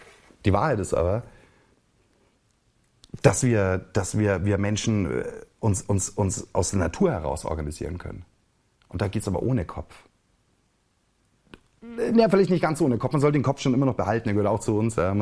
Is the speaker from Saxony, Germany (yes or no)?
yes; Chemnitz, Saxony, Germany; Da, wo ich herkomme, in Chemnitz, das war das ehemalige Karl-Marx-Stadt, da ist noch das Karl-Marx-Monument.